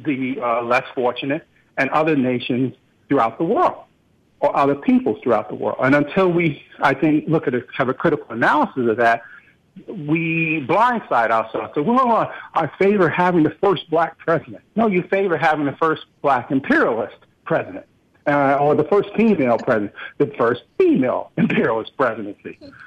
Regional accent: United States; And I believe that we as Americans, and I am an American, want to believe the best in it.

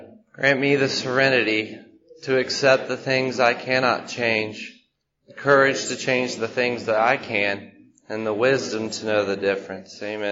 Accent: Macon, Georgia, United States; born there; I was born in Macon, Georgia in 1980.

